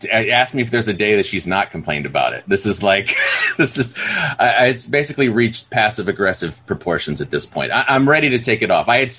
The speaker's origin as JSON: {"language": "English", "region": "Ohio", "country": "United States", "said": "I'm from Northeast Ohio."}